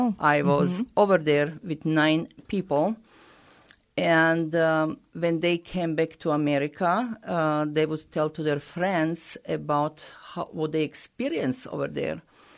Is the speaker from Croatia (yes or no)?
yes; Croatia; the way I started, I'm from Croatia originally, and we do have a very big shrine in near Croatia in Herzegovina